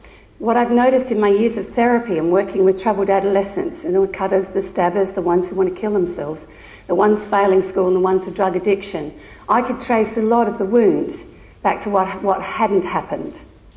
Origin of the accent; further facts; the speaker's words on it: Wandering, Western Australia, Australia; I come from Wandering. Anyone heard of it would know that's actually very cold there. Very cold.